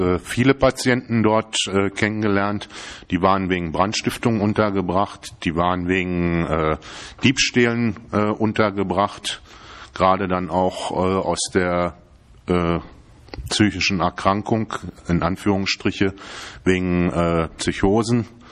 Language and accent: German; Berlin, Germany; Ich stamme hier aus Berlin. Ich bin in Johannisthal groß geworden, in Pankow geboren, in Johannisthal groß geworden, Stadtbezirk Treptow-Köpenick heute.